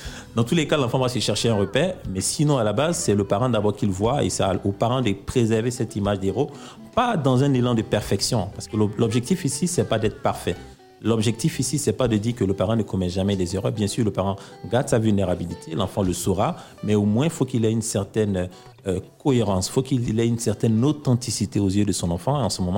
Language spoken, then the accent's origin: French; Abidjan, Côte d’Ivoire; Chez nous, à Abidjan, on dit le chimpanzé est vilain, mais sa maman l'aime.